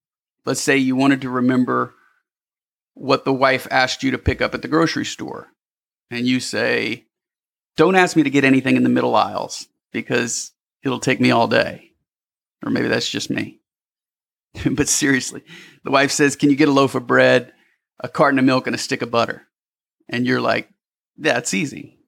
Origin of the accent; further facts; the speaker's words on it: Louisiana, United States; moved away; when I moved to Texas from Louisiana, I had to change my name because I would introduce myself.